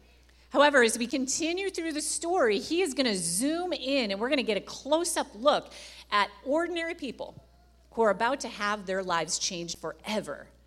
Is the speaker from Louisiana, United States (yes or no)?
no; Orchard Park, New York, United States; my hometown is in Orchard Park, so I would walk from here to Orchard Park.